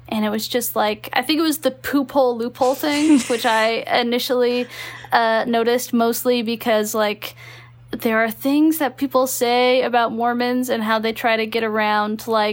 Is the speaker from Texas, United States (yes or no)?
yes; Texas, United States; born or raised there; also born or lived in Utah